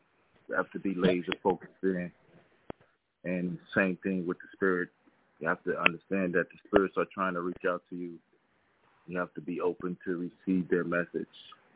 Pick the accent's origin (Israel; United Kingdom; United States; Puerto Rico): Israel; I'm an originally born and raised in Israel.